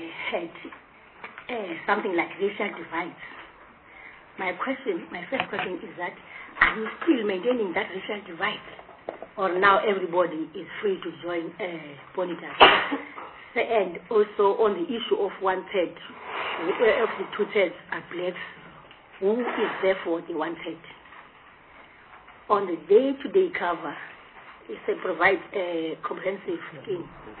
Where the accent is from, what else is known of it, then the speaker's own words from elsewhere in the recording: Eastern Cape, South Africa; from Eastern Cape.